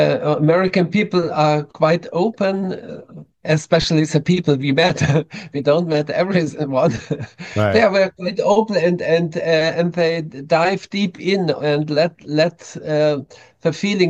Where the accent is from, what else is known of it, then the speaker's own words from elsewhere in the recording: Germany; English is a second language; I'm coming from Germany. You can hear it with my accent.